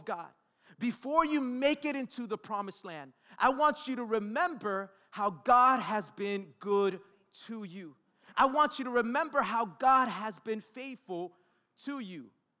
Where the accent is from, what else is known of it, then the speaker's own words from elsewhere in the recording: Miami, Florida, United States; You know, being that I was born and raised in Miami, I've been a Miami Heat fan since I was a little boy